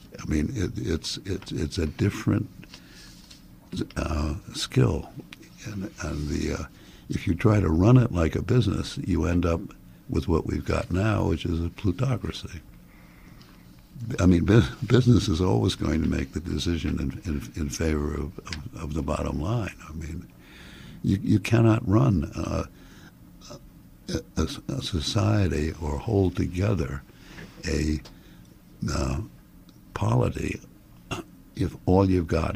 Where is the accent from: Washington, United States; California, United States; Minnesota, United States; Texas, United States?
California, United States; San Francisco; I'm born in 1935, and I grew up in San Francisco during World War II